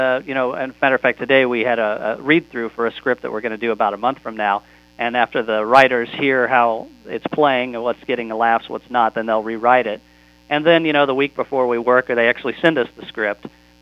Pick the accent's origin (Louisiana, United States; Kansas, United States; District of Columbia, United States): Kansas, United States; Topeka; Yeah, I'm originally from Topeka, Kansas, and went to the University of Kansas.